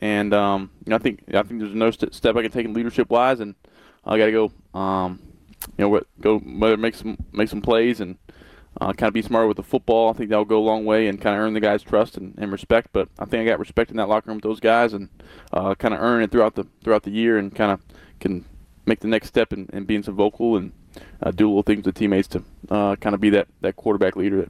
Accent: the South, United States; So, looking forward, I'd probably say Nashville. It's probably been my favorite growing up in the South.

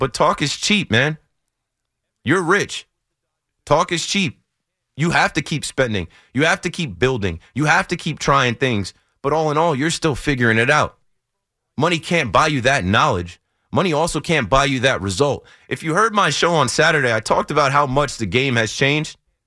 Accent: New Jersey, United States; If you know anything about me, I'm from the Shore area.

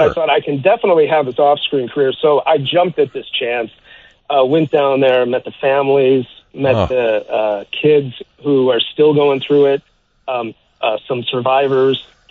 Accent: Chicago, Illinois, United States; And, this is sort of the next one that I'm doing here. And it's fitting because it's, my hometown.

